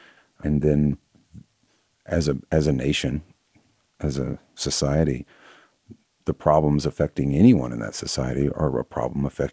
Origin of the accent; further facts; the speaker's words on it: Texas, United States; And yet, growing up in Texas, I didn't understand how there could be an outlet